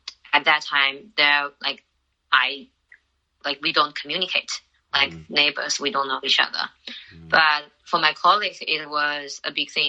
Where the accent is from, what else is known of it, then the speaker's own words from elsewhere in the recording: Wuhan, Hubei, China; I'm from Wuhan, China.